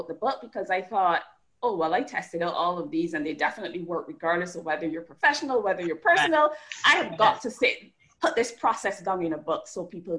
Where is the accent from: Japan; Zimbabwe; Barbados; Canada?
Barbados; now in United States; as you can tell from my accent, I'm not originally from the US. I'm from Barbados, lovely island in the Caribbean.